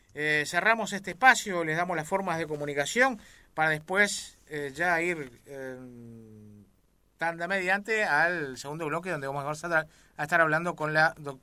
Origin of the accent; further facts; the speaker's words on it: Montevideo, Uruguay; Porque yo soy de Sayago, no del buceo, ¿vio?